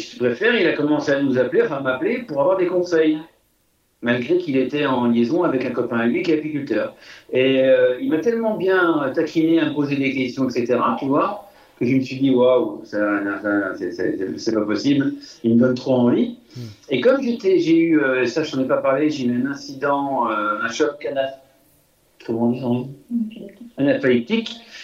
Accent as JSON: {"language": "French", "region": "Grand Est", "country": "France", "said": "comme on fait chez nous en Lorraine, comme je l'ai appris"}